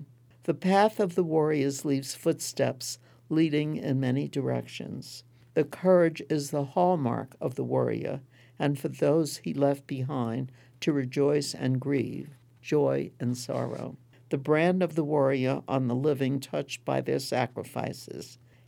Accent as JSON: {"language": "English", "town": "Brooklyn", "region": "New York", "country": "United States", "said": "I'm a girl from Brooklyn, New York."}